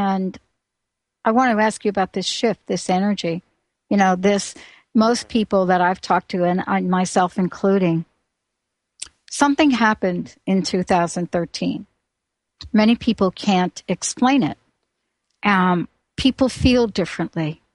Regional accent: Bronx, New York, United States; I'm a girl from the Bronx.

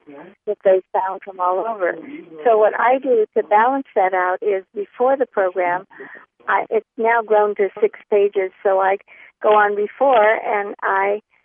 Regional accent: Uganda; I'm from Uganda

